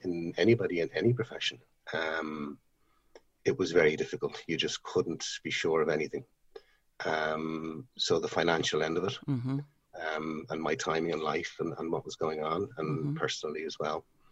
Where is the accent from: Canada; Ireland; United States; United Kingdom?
Ireland; Dún Laoghaire, Leinster; I'm from Dunleary, neck of the woods. Live in Cabinteely, working in Greystones at the minute.